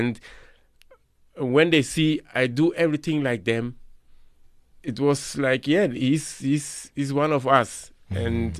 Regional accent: Germany; And of course, I grew up in Germany.

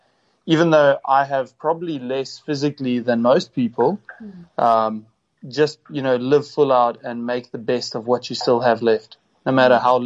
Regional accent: St. Francis, Eastern Cape, South Africa; ever since I grew up in the Eastern Cape, in St. Francis, you know, swimming in rock pools, jumping off cliffs, riding bikes

